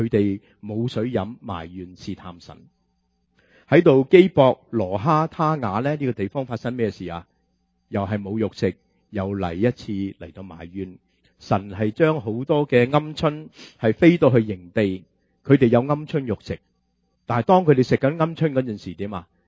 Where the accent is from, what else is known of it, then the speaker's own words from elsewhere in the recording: Guangdong, China; 好像我们广东人说牛比蚊比